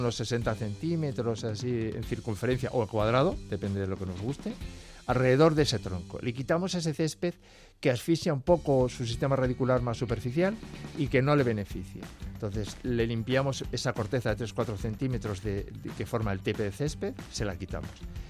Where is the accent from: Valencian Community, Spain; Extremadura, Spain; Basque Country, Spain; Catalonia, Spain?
Extremadura, Spain; yo como soy extremeño y me he cuidado...